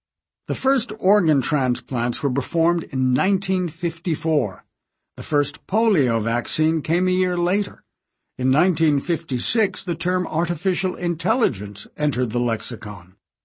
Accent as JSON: {"language": "English", "region": "Utah", "country": "United States", "tie": "born or raised there", "said": "Growing up in Utah in a tight-knit Mormon community, my four younger brothers and sisters and I felt that anything was possible."}